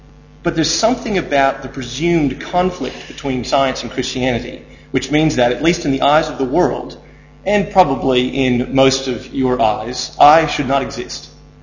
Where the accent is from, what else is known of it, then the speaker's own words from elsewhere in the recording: United States; I don't mean because I'm American.